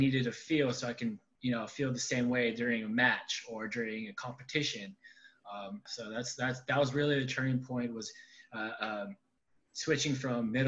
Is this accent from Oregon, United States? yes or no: no; North Carolina, United States; now in San Diego, United States; so my fitness journey actually started back in a small town in North Carolina. So I'm originally not from San Diego, California, which is where I'm at right now.